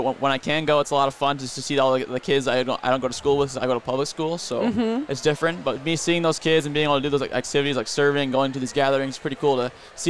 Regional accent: Sioux Falls, South Dakota, United States; so I'm from Sioux Falls, South Dakota. I went to Jefferson High School there, and that's where I was born and grown up so far.

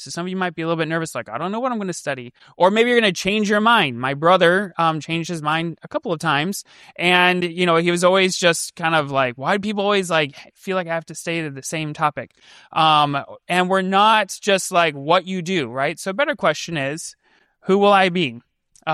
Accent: Chicago, Illinois, United States; So I grew up in Chicago, so I like Chicago deep dish pizza.

